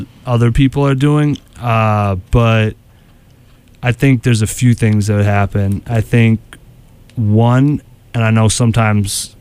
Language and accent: English; New Hampshire, United States; On Live Free or Die, I'm from New Hampshire.